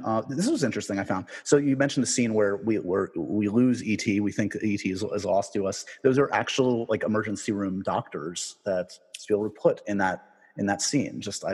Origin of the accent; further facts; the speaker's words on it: New York City, New York, United States; I grew up in New York City. That was like my vision of suburbia.